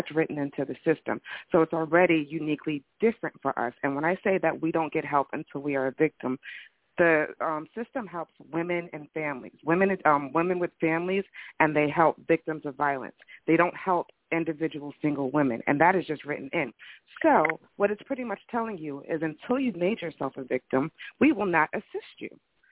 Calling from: New Jersey, United States; I'm calling from Jersey.

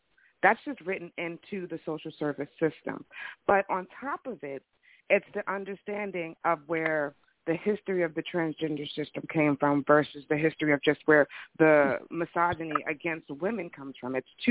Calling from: New Jersey, United States; I'm calling from Jersey.

